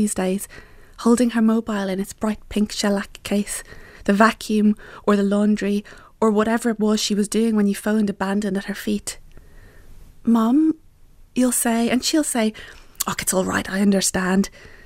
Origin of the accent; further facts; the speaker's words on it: Belfast, Northern Ireland, United Kingdom; accent: Belfast; I was born in Belfast, grew up there, but my mum is from England, and my sisters and I were always how now rather than how now